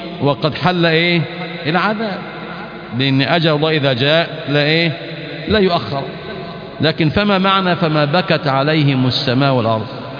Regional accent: Egypt; ونحن أبناء مصر نعرف دون غيرنا طبيعة بلادنا

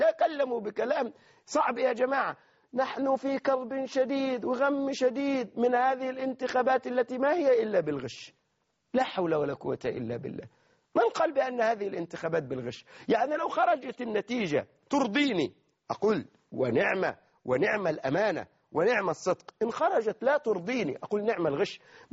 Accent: Egypt; يعني عندنا في مصر، عندنا في مصر، انظر انظر إلى نصارى مصر

